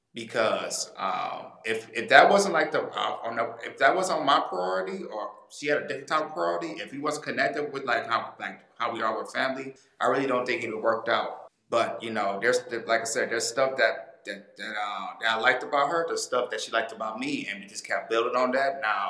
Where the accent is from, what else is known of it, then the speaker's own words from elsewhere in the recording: Michigan, United States; moved away; you know, she's coming from Georgia, I'm coming from Michigan. So moving to another state